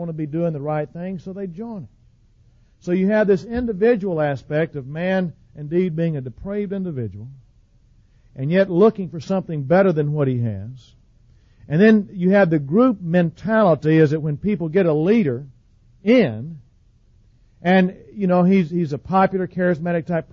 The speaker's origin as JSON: {"language": "English", "region": "the South", "country": "United States", "tie": "born or raised there", "said": "I was raised in the South in a Southern Baptist setting."}